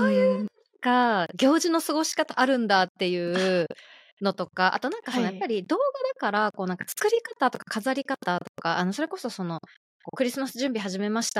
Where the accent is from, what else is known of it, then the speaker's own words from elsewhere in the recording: Kyushu, Japan; 私九州なんですけど